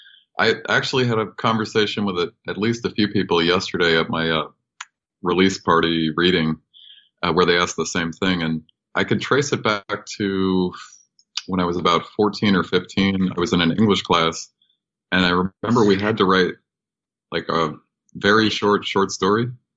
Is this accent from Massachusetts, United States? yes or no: no; Hampton Bays, New York, United States; also born or lived in Vermont; I grew up in Hampton Bays, which is one town away from Southampton. And when we moved there, I was born in a log cabin in Vermont. And we moved to Eastern Long Island when I was about three.